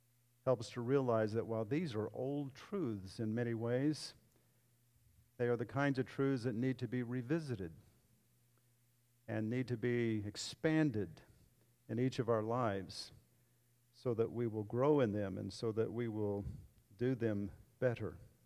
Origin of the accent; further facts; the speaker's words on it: Athens, United States; I am from Athens. I retired from being the lead pastor at Grace Bible Church in Athens